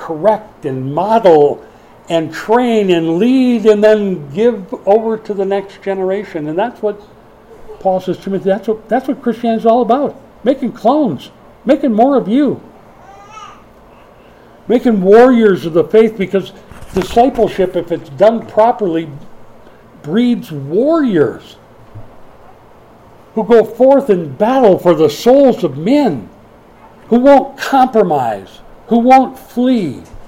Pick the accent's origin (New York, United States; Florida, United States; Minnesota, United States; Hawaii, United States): Minnesota, United States; Minneapolis; the family moved to Minneapolis, my hometown.